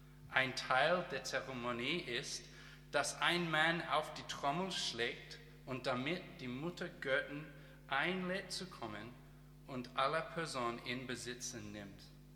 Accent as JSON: {"language": "German", "country": "Australia", "second_language": "German", "said": "ich komme aus Australien."}